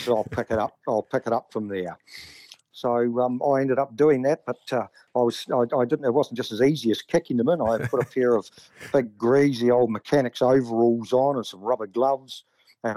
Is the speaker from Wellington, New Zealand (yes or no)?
no; Whakatane, Bay of Plenty, New Zealand; I'm from the North Island in the Bay of Plenty. A little town called Whakatane.